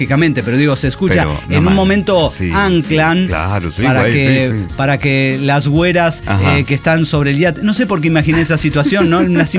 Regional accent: Mexico City, Mexico; de Ciudad de México.

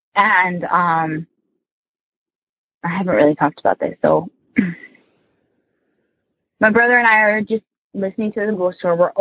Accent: New Jersey, United States; Hey, Tony and the gang. I'm from Jersey.

